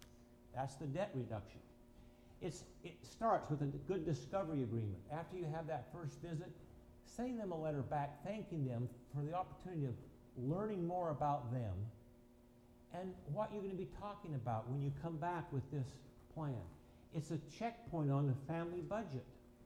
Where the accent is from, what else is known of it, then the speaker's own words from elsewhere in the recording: Green Bay, Wisconsin, United States; I'm from Green Bay too